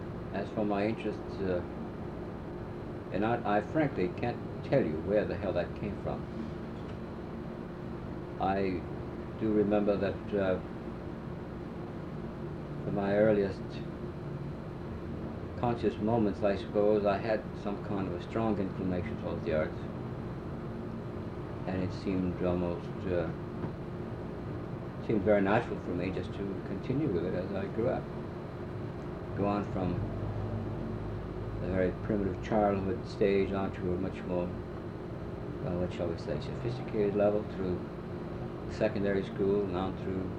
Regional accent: New Britain, Connecticut, United States; I was born in New Britain, Connecticut, and I went to school there. I went to a parochial primary school

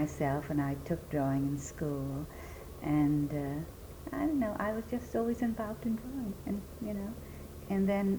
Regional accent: Brooklyn, New York, United States; I was born in Brooklyn, and I grew up in Brooklyn.

